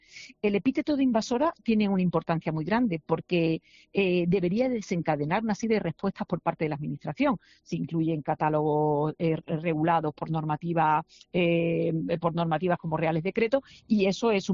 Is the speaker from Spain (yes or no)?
yes; Málaga, Andalusia, Spain; yo hablo de mi tierra, de Málaga